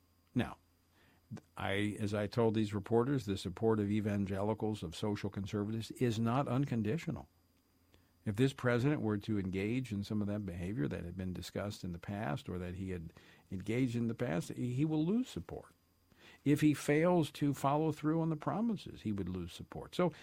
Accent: Baton Rouge, Louisiana, United States; when the devastating floods hit my hometown of Baton Rouge, surrounding community.

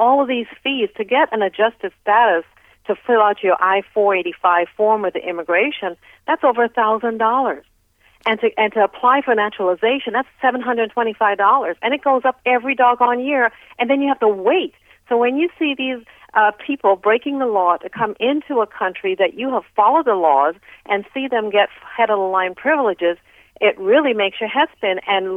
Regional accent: Trinidad & Tobago; born there; moved away; I was born in Trinidad, and my parents migrated along with me to this country.

